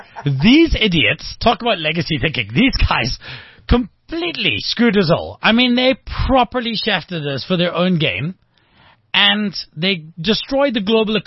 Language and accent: English; Scotland, United Kingdom; I'm Scottish, and one of the things I'm most upset about is, I mean, I've got an Irish surname, and I don't have a clan and a tartan.